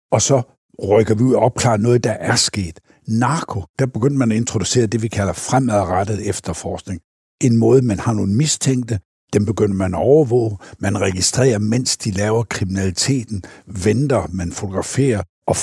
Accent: Silkeborg, Central Denmark Region, Denmark; Min allerførste, det var en større hashsag i Silkeborg, jo pudsigt nok min hjemby.

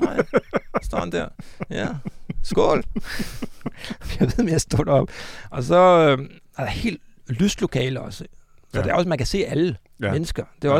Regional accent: Capital Region of Denmark, Denmark; Og jeg er selv fra Nordsjælland.

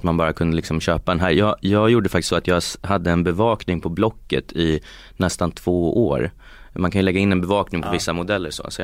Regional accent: Uppsala, Uppsala County, Sweden; Nej, jag är från Uppsala från början

